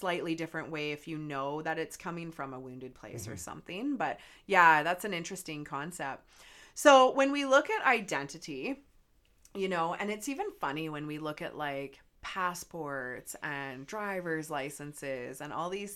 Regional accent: Canada; like Canadian, we're Canadian

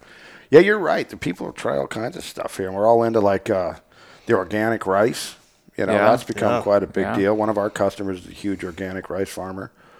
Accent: Grass Valley, California, United States; I grew up in Grass Valley, and it's right here out in Nevada City.

